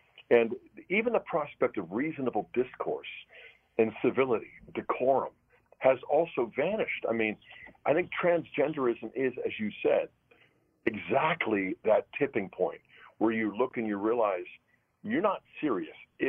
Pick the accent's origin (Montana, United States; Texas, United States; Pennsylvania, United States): Pennsylvania, United States; Pittsburgh; the paper I used to deliver when I was a preteen growing up in Pittsburgh.